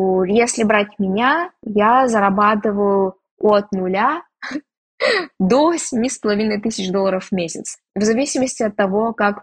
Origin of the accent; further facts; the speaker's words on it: Siberia, Russia; мой друг часто любит рассказывать, что так как мы из Сибири